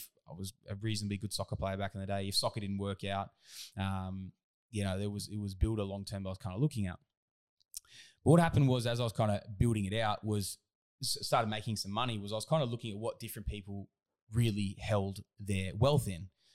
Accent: Southern Highlands, New South Wales, Australia; I was traveling from the Southern Highlands up to Sydney, right? Which was about, it was about a 2.5 hours every day to get to school and 2.5 hours back.

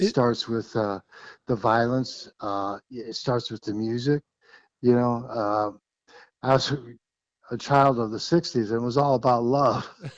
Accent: Illinois, United States; I was born and raised in Illinois, and we used to have pheasants, mm-hmm, and Hungarian partridge when I was a kid, and in McHenry County.

